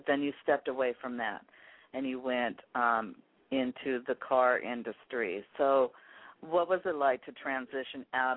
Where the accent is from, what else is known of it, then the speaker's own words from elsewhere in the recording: Seattle, Washington, United States; And there are two hip-hop artists from Seattle, my hometown, that are actually listening and really, really digging your sound.